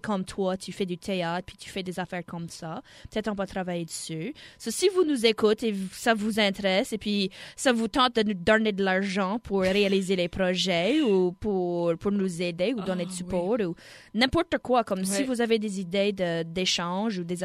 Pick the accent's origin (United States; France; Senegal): United States; comme on est américain, puis comme on a un gouvernement complètement anglophone